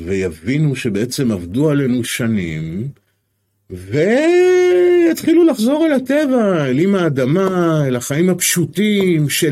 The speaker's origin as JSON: {"language": "Hebrew", "town": "Petah Tikva", "region": "Central District", "country": "Israel", "tie": "born or raised there", "said": "פתח תקווה, הם המושבות, מלא פרדסים מסביבי. אני גדלתי בתוך פרדסים."}